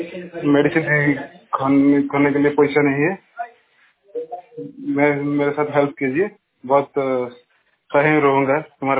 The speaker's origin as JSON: {"language": "Hindi", "town": "Bangalore", "region": "Karnataka", "country": "India", "said": "sir मैं बैंगलोर से हूँ"}